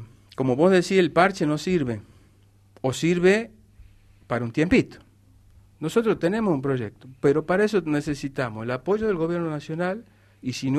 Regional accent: San Miguel de Tucumán, Tucumán, Argentina; esa es una ambición que tenemos como tucumanos y como ciudadanos de San Miguel de Tucumán

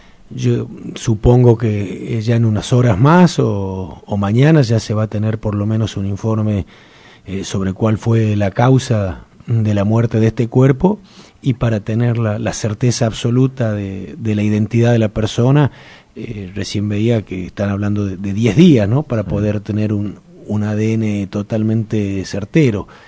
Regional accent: Yerba Buena, Tucumán, Argentina; si bien soy de acá, de Yerbabuena

